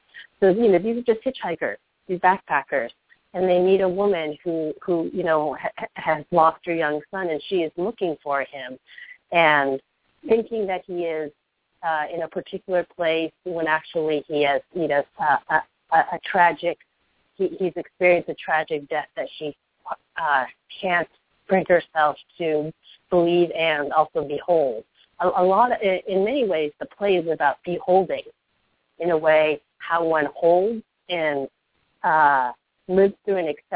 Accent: Japan; very much being also someone who was born and raised in Japan and coming to know in a way as maybe almost like an outsider with two feet into the culture of origin

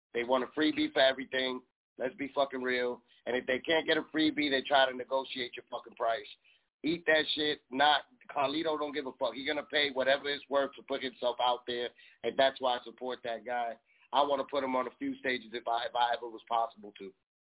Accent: Bronx, New York, United States; I'm from the Bronx, so I know what his environment was probably like.

